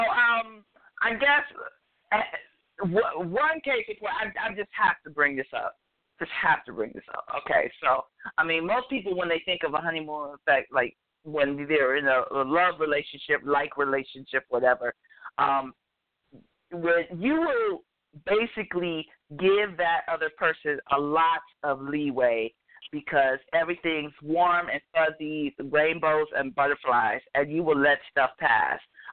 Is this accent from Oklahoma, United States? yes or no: no; Ohio, United States; I grew up in Northeast Ohio, so 69 degrees in December would have been like crazy.